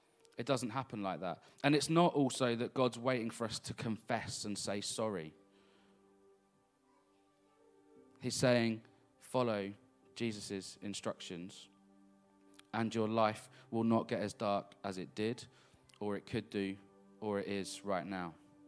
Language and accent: English; United Kingdom; And because we're British, we might not want to.